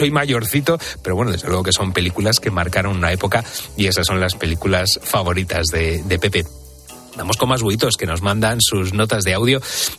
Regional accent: Spain; como buenos españoles, es mejor que no nos toquen las palmas, que nos conocemos

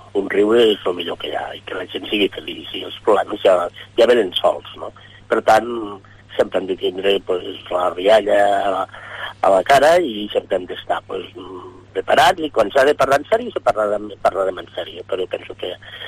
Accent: Lleida, Catalonia, Spain; jo soc de Lleida, en capital, vaig néixer a Lleida

